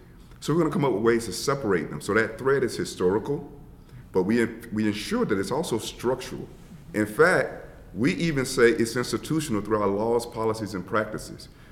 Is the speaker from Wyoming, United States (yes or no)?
no; Georgia, United States; That doesn't even talk about what was going on in the South. I'm from Georgia.